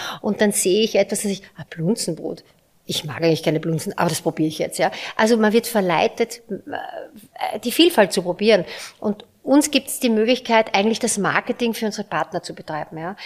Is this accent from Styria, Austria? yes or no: yes; Styria, Austria; Aber wir haben als Steirer einen wirklich wahnsinnig hohen Stammgästeanteil.